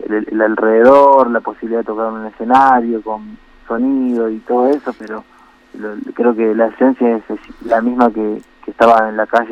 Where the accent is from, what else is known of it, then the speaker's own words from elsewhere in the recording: Florencio Varela, Buenos Aires Province, Argentina; born there; Yo nací en Florencio Varela, en la zona sur de la provincia de Buenos Aires, en el conurbano sería.